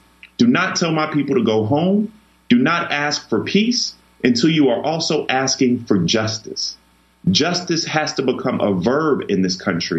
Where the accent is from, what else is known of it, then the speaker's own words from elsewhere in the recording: Denmark, South Carolina, United States; I'm from Denmark, South Carolina, where we have three stoplights and a blinking light. And I grew up in a food desert